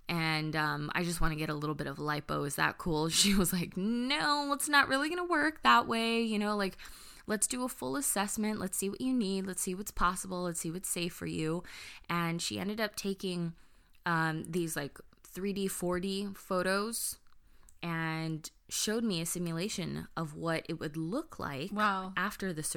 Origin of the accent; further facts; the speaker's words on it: Philippines; I am a naturally rounder face gal and I'm Filipino. And that tends to be our MO.